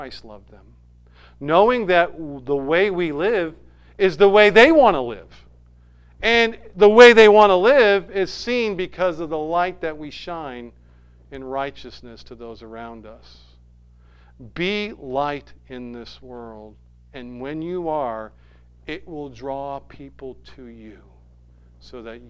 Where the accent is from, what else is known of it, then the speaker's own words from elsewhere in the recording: Manchester, North West England, United Kingdom; I remember as a young boy growing up in Manchester